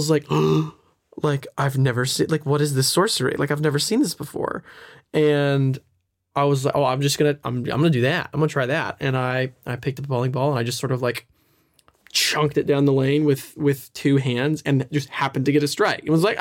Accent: Nashville, Tennessee, United States; maybe it's just a Tennessee thing. I'm from Nashville.

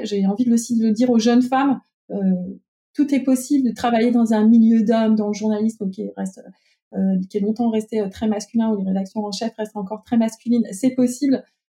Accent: Auvergne-Rhône-Alpes, France; qui est à quelques kilomètres de là où j'habitais, dans mon petit village de 600 habitants dans l'Ain.

